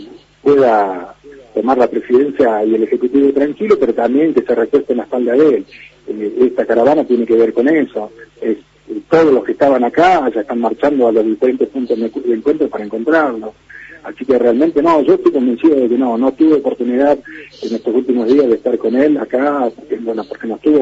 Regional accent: Argentina

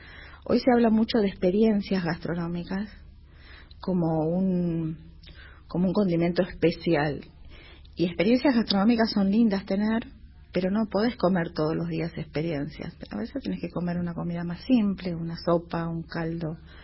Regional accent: San Justo, Buenos Aires Province, Argentina; Soy de Buenos Aires, de la zona este. Nací en San Justo.

